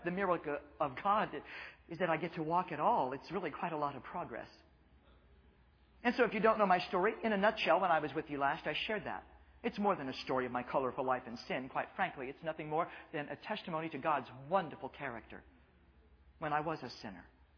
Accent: Midwest, United States; I grew up in Midwestern culture where I didn't conform to the expected norm

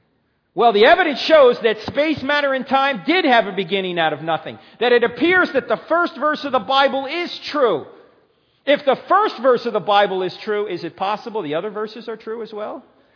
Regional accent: New Jersey, United States; Can you tell I'm originally from New Jersey?

